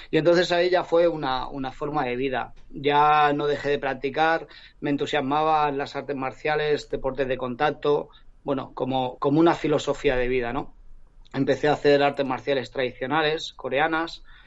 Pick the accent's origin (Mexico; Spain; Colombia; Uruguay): Spain; Barcelona, Catalonia; Bueno, yo resido actualmente en Paisa, ¿vale? Soy de Barcelona.